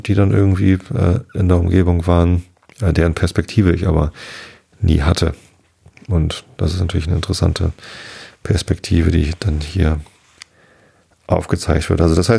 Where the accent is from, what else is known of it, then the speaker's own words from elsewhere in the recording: Wistedt, Lower Saxony, Germany; Es gab eine lustige Situation, als mein Heimatort Wisted irgendwie eine Chronik rausgebracht hat zum 950-jährigen Jubiläum oder was.